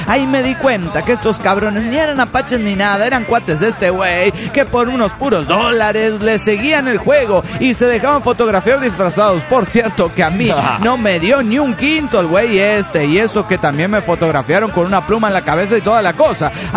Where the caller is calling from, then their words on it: New York, United States; de New York, Estados Unidos del Caballo.